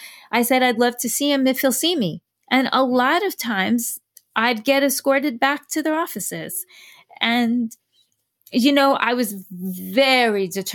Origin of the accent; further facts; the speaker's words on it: New York City, New York, United States; also born or lived in Tucson; now in Los Angeles, United States; I'm from New York City, so I moved to Tucson, Arizona to go to college.